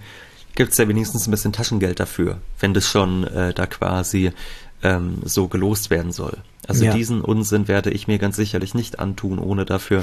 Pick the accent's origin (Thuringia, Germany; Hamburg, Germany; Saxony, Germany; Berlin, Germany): Berlin, Germany; am 16. Januar bin ich in Berlin, also in der Stadt, wo ich herkomme.